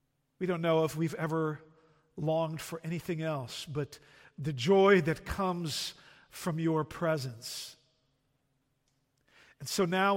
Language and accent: English; Netherlands; English is a second language; Growing up in the Netherlands, I was more or less raised to believe that everything you needed to know about the world, you could learn from soccer.